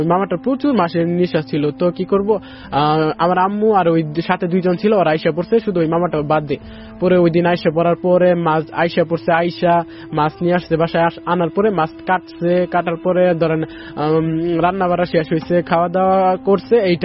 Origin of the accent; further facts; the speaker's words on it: Mohakhali, Dhaka Division, Bangladesh; আমি মহাখালী থেকে এসেছি।